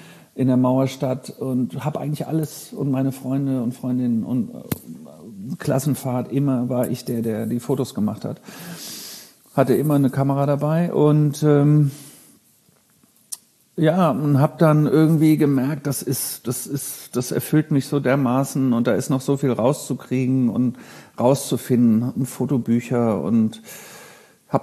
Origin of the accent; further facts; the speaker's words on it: Frankfurt, Hesse, Germany; Ich komme ja aus Frankfurt ehemals.